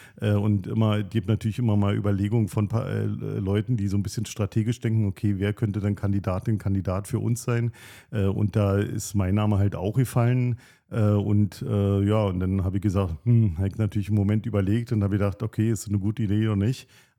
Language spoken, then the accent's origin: German; Potsdam, Brandenburg, Germany; ich bin Ur-Potsdamer, ich bin hier geboren, wie so viele, im Bergmann, bin in Potsdam-West groß geworden, in verschiedenen Stadtteilen groß geworden hier in Potsdam, habe eine Weile dann auch in Waldstadt gelebt und bin auf dem Brausberg zur Schule gegangen.